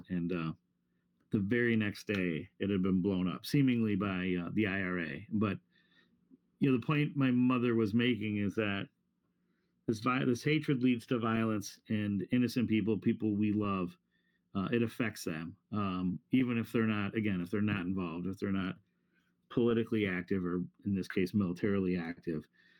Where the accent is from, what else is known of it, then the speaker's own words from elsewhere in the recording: New York, United States; I remember as a young kid growing up in Western New York in the 70s, in a second generation Irish American family